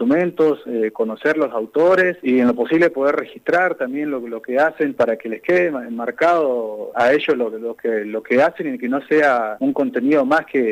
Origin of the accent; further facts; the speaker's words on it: Patagonia, Argentina; uno es nacido y criado acá en la Patagonia